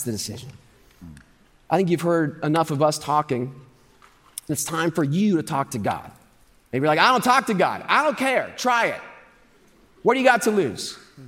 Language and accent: English; Ohio, United States; And so I have a proposal for my home state of Ohio.